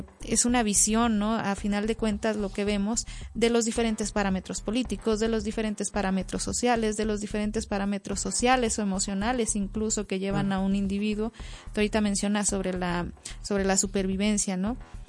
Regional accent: Mexico; Como mexicanos también creo que evitamos muchísimo los conflictos

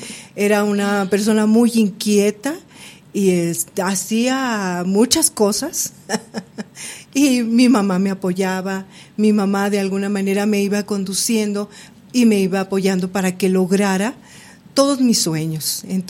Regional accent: Durango, Mexico; nací aquí en Durango un 26 de diciembre de 1962. Soy la hija primogénita de … ambos de feliz memoria, nacidos en Zainalto, Zacatecas.

